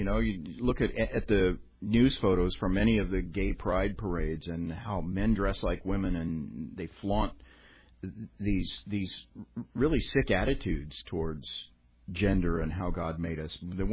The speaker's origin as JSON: {"language": "English", "region": "Oklahoma", "country": "United States", "tie": "born or raised there", "said": "because I grew up in Oklahoma, you'd see a cloud like that, you'd think, storm coming tonight."}